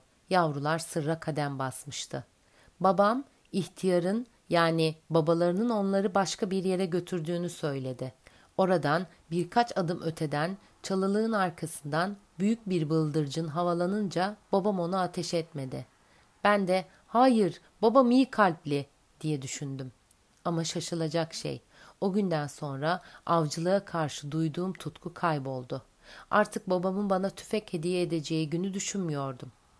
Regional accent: Aegean Region, Turkey; Biz Egeliyiz. Bizim oralarda K'ler hep G diye söylenir.

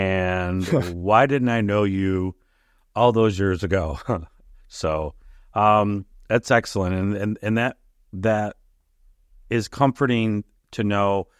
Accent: New York, United States; So we know Detroit because I grew up in upstate New York, so another very, very diverse city.

